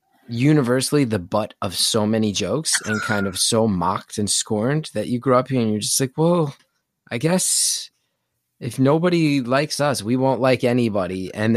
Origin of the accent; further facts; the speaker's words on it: New Jersey, United States; growing up in Jersey and an anger